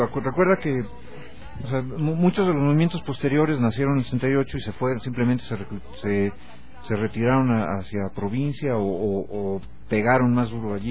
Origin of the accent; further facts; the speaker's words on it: Guanajuato, Mexico; Yo soy de Guanajuato, no lo digo en mala onda